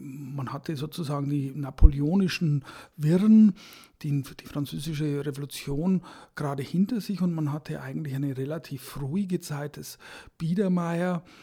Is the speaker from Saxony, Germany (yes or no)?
no; Bavaria, Germany; now in Berlin, Germany; Wie man meiner Sprache schon entnimmt, stamme ich aus dem Süden, aus Bayern. Ich habe dann Geschichte studiert in München und bin später nach Berlin, damals in den 80er Jahren nach West-Berlin gewechselt